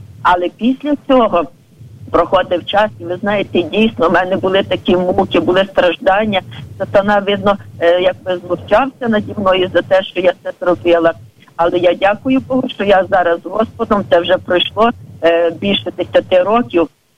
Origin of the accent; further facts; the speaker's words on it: Ternopil Oblast, Ukraine; Я з Тернопільської області і поїхала в Одесу до друзів, купила літературу.